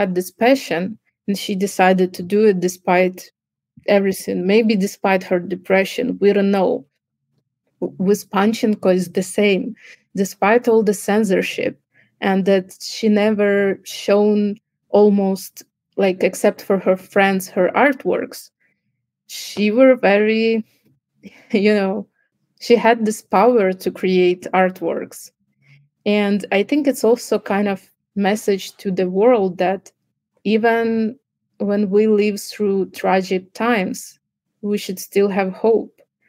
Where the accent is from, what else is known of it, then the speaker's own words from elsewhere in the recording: Ukraine; And when she heard that I'm from Ukraine, and of course she knew what was going on